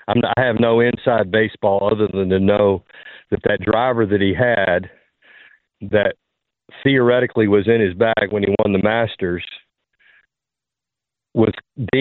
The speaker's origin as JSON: {"language": "English", "region": "Kentucky", "country": "United States", "tie": "born or raised there", "also_born_or_lived": "Louisiana", "said": "Well, I'm going to come up there. I grew up in Kentucky, and I went to LSU."}